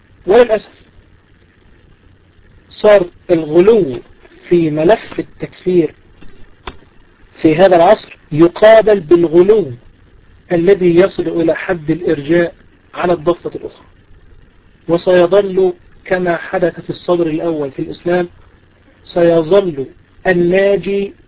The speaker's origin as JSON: {"language": "Arabic", "country": "Egypt", "said": "الذي يقسم زي ما عندنا في مصر كده بالعيش والملح"}